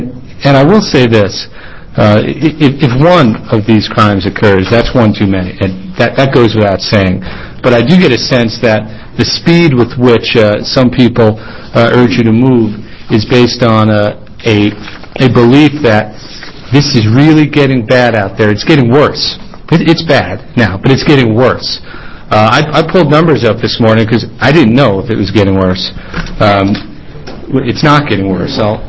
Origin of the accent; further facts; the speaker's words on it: Bend, Oregon, United States; I'm an attorney from Bend